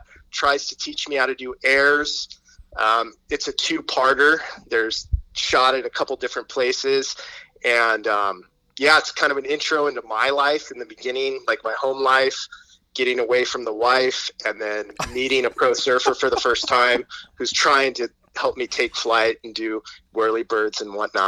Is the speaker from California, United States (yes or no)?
yes; California, United States; Just growing up in South Orange County, it was like, it's, you know, there's so many hilarious egos and fun people.